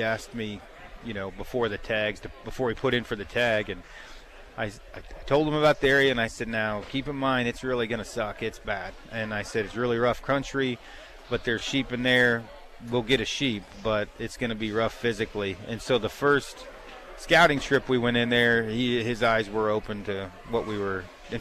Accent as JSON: {"language": "English", "region": "Oregon", "country": "United States", "said": "Well, I'm from Oregon originally. I was on a search and rescue team, trail crew team in high school"}